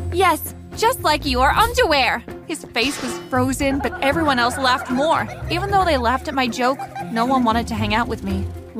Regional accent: Chicago, Illinois, United States; I'm from Chicago. I was born to a very poor family.

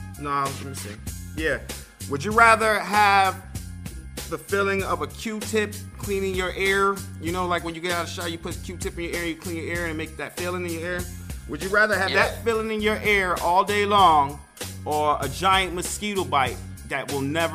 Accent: Hartford, Connecticut, United States; I haven't been to Jamaica, but I'm from Hartford, Connecticut, which is like Jamaica number 3 or something in America.

